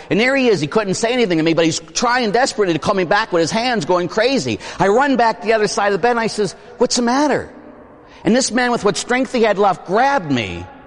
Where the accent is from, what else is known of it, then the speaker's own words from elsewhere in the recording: Pittsburgh, Pennsylvania, United States; I grew up in Pittsburgh, huh? I told you about my mother a little bit and my father. Both of them were city of Pittsburgh police officers, huh?